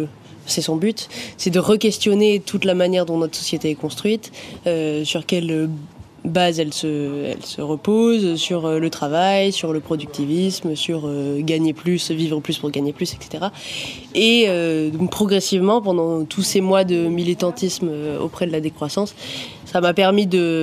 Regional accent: Lyon, Auvergne-Rhône-Alpes, France; now in Valence, France; j'ai 28 ans. J'habite à Valence depuis 3 ans et demi et je suis originaire de Lyon.

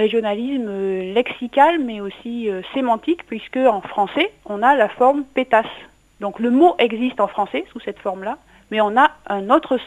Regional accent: Auvergne-Rhône-Alpes, France; Hein, et chez nous, en Ardèche, on jette quand c'est usé.

